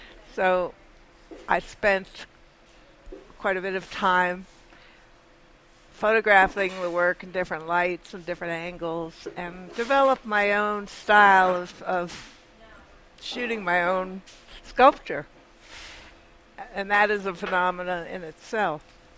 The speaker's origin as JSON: {"language": "English", "region": "New Jersey", "country": "United States", "also_born_or_lived": "Massachusetts", "said": "Actually, I'm from New Jersey."}